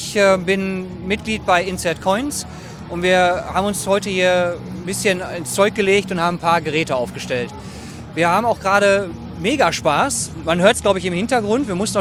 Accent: Recklinghausen, North Rhine-Westphalia, Germany; Also ich komme aus Recklinghausen

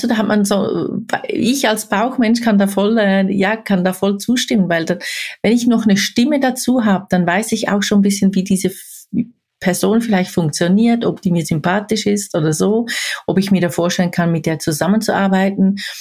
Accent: Switzerland; ich bin ja auch aus der Schweiz

